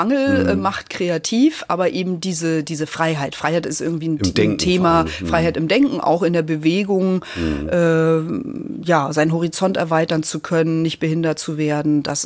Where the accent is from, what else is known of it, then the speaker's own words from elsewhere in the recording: East Germany, Germany; ich bin ja in der DDR groß geworden.